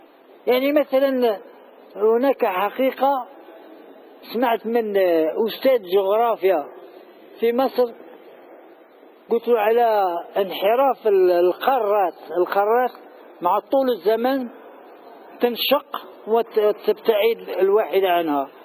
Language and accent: Arabic; Algeria; هذا شاع عندنا في الجزائر، لماذا لا يشيع في سوريا وفي العراق إلى آخره؟